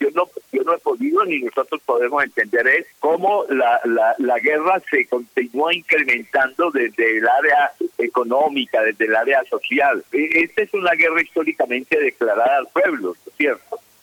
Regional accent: Tolima, Colombia; born there; nosotros vemos el sitio donde yo nací en este momento, en Chilí, el páramo de Chilí

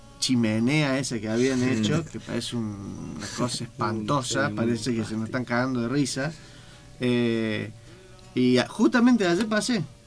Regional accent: Córdoba, Argentina; Yo nací en Barrio General Paz, después viví 3 años en San Vicente, bueno, como verán.

